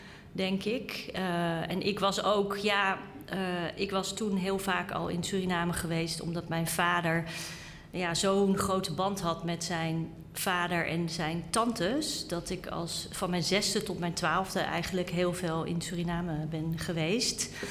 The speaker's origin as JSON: {"language": "Dutch", "town": "Amsterdam", "region": "North Holland", "country": "Netherlands", "tie": "born or raised there", "said": "Ja, ik ben opgegroeid in Amsterdam-Osdorp. En ik ging naar de middelbare school op het Leidseplein."}